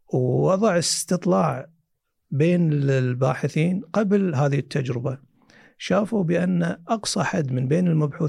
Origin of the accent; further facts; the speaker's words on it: Kuwait; خصوصا عندنا في الكويت